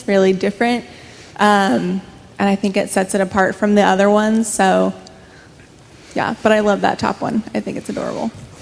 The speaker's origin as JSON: {"language": "English", "town": "Atascadero", "region": "California", "country": "United States", "tie": "born or raised there", "said": "what I grew up envisioning Atascadero being. Because, you know, when you're a teenager, you're like, my hometown is boring."}